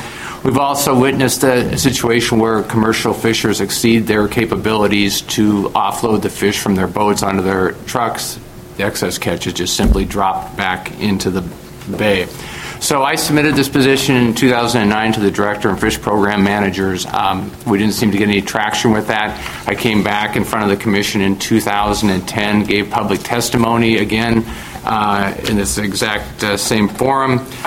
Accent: Camano Island, Washington, United States; I'm from Camino Island, a member of the Snow King chapter of Puget Sound Anglers.

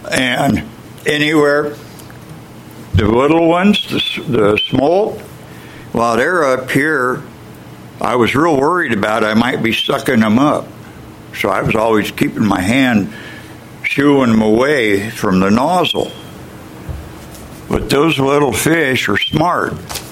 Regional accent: Camas, Washington, United States; also born or lived in Vancouver, United States; I was born here in Vancouver, Washington. I grew up in Camas, Washington. I am a veteran. I'm college educated.

